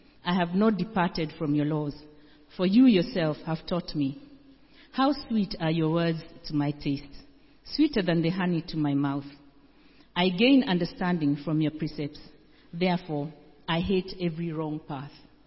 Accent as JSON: {"language": "English", "country": "Kenya", "said": "I come from Kenya"}